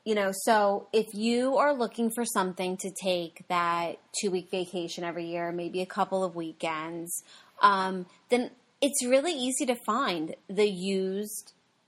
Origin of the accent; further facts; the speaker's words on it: New Jersey, United States; because we are from New Jersey, and we don't live in an area that is huge in the RVing culture.